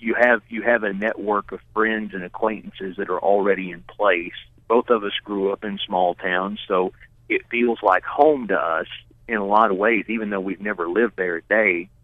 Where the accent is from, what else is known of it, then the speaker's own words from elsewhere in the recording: Tennessee, United States; I grew up in East Tennessee, and my dad and I were on a trip between Morristown and Newport, two little small towns in that third of the state